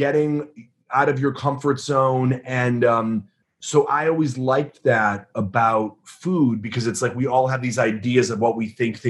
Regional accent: Illinois, United States; I mean, we're from the Midwest, from the Chicagoland area

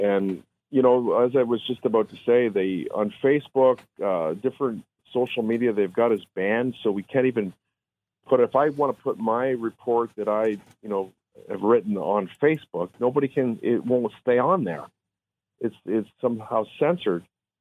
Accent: Canada; We're all Canadian.

